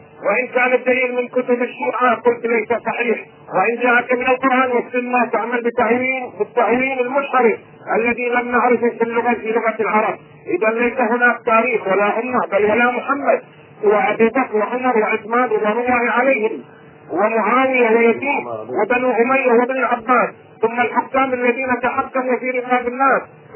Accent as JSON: {"language": "Arabic", "country": "Bahrain", "said": "أنا من البحرين،"}